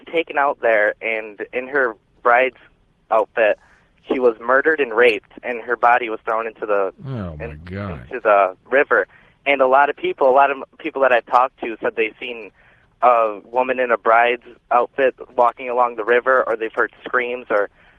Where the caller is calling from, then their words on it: Columbiaville, Michigan, United States; I'm calling from Columbiaville, Michigan.